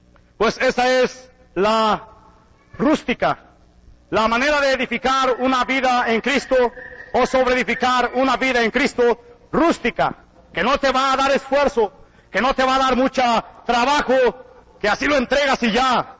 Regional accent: Mexico; qué vergüenza para mí como mexicano, qué vergüenza para mí como habla hispano, como hombre que recibió la palabra de Dios en español

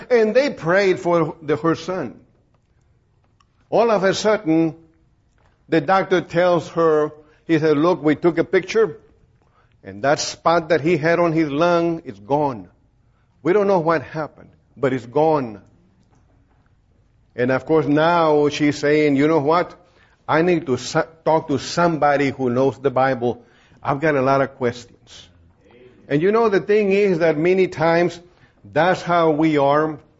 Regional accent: Beeville, Texas, United States; During the summer, I went to my hometown in Beeville.

